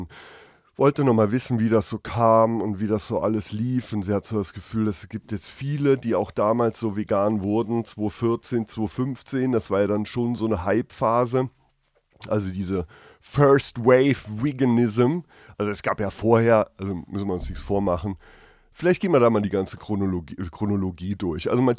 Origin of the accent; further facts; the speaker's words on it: Rhineland-Palatinate, Germany; Da bin ich froh, dass ich in Rheinland-Pfalz aufgewachsen bin.